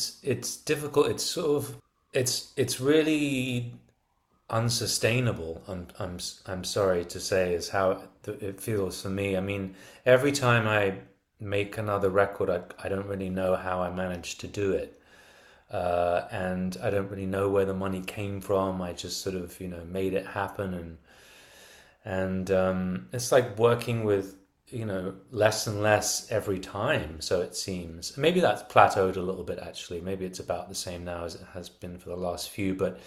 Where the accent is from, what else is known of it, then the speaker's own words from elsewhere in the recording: England, United Kingdom; because again, I'm so English, and it makes me uncomfortable to cross the line